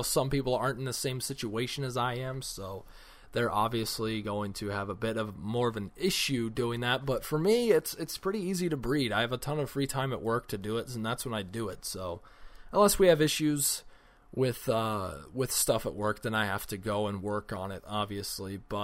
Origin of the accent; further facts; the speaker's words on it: Arizona, United States; I do like the Diamondbacks because I'm from Arizona, so I like to watch the Diamondbacks on my home team.